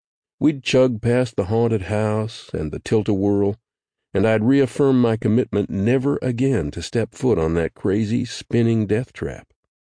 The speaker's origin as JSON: {"language": "English", "town": "Paducah", "region": "Kentucky", "country": "United States", "tie": "born or raised there", "said": "I loved to go to Noble Park, a 135-acre picturesque public property that includes a 5-acre lake in my hometown of Paducah, Kentucky."}